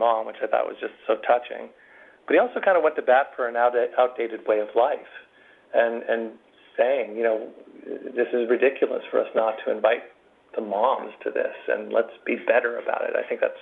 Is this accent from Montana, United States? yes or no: no; California, United States; And I grew up in Southern California.